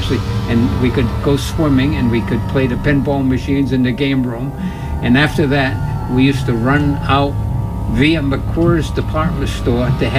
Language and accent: English; Tiverton, Rhode Island, United States; we grew up in Tiverton, Rhode Island. We were going to Fall River